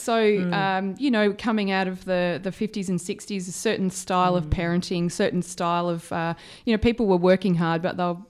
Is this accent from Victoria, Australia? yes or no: yes; Epping, Victoria, Australia; I'm a Melbourne girl. I was born in suburbia in Epping, so very, very northern suburbs.